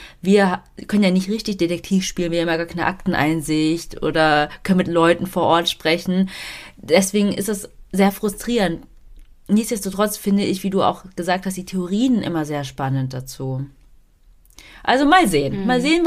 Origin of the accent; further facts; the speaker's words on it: Düsseldorf, North Rhine-Westphalia, Germany; Ja, aber aus der Nähe, also Düsseldorf, Umgebung.